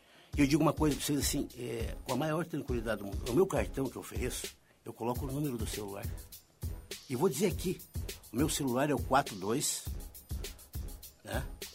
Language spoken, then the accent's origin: Portuguese; União da Vitória, Paraná, Brazil; Mas assim, me criei ali. Me criei na Avenida Manuel Rivas, União da Vitória, que é o centro de União da Vitória, e me criei atrás do balcão.